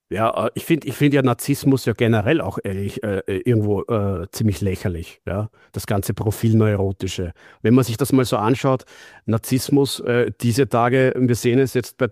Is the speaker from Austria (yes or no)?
yes; Austria; Und dann fühle ich mich eigentlich sogar als Österreicher in Österreich, wenn ich zurückkomme, wie auf Urlaub.